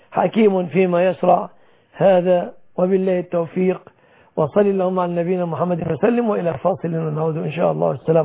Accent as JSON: {"language": "Arabic", "country": "Egypt", "said": "في بلادنا مصر"}